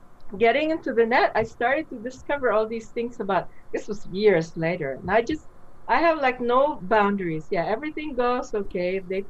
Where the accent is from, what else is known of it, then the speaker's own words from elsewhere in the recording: Philippines; But I'm Filipino, and that makes a difference, because Filipinos are very irrational.